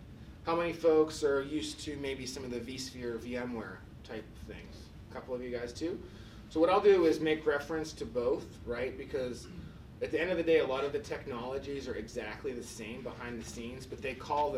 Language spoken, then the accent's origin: English; Pittsburgh, Pennsylvania, United States; So like I said, I'm from Pittsburgh, Pennsylvania.